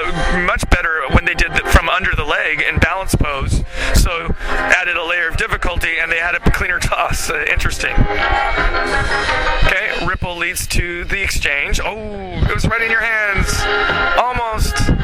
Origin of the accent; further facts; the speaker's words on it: Los Angeles, California, United States; I'm from Los Angeles.